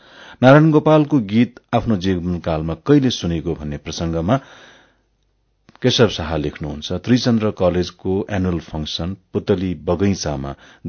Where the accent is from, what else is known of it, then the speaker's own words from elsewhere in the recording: Bagmati, Nepal; सायद म 8-9 वर्षको हुँदो हुँ र कक्षा 3 पढ्दै गर्दा श्री जालपा देवी माध्यमिक विद्यालय बाहुने पार्टी सिन्धुपाल्चोकमा